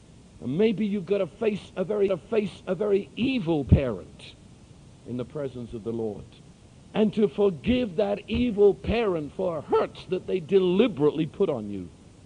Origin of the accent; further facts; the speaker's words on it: London, United Kingdom; born there; I was born in London just before World War II.